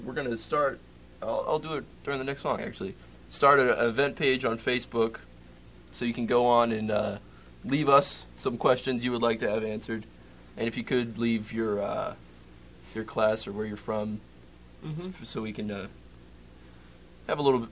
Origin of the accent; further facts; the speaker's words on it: South Carolina, United States; And we're from South Carolina.